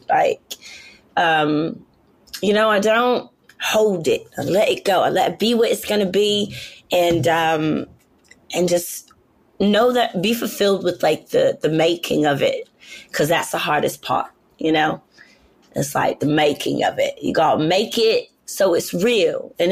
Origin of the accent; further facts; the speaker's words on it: Brooklyn, New York, United States; and people did not believe I was from Brooklyn. And I was like, how drunk are you? Are you really that drunk that you don't believe I'm from Brooklyn?